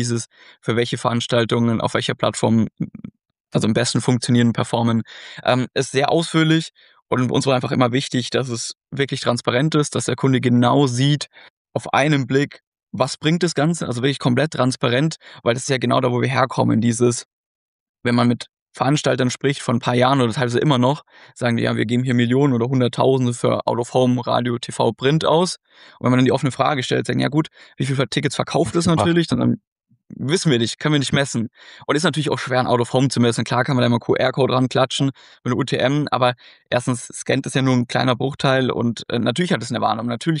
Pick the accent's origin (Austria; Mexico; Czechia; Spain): Spain; Águilas, Region of Murcia; In Südspanien, also wirklich in so einem Fischerdorf, in Águilas, um genau zu sein. Okay. In der Region de Murcia.